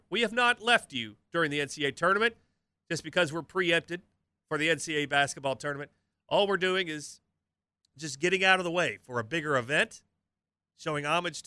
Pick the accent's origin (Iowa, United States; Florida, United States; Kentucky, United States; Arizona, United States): Kentucky, United States; A lot of stories about this time of year, too, about growing up in Madison County